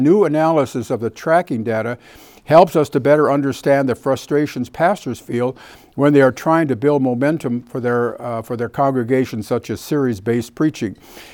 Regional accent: Chicago, Illinois, United States; I'm from Chicago, and originally the Chicagoans and New Yorkers talk fas

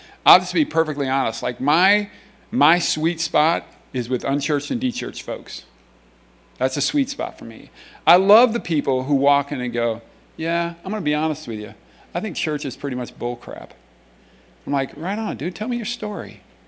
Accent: Des Moines, Iowa, United States; That when I was a kid, I grew up in Des Moines. There was no cheering. Anyway, when I grew up, and I grew up right next to Drake University

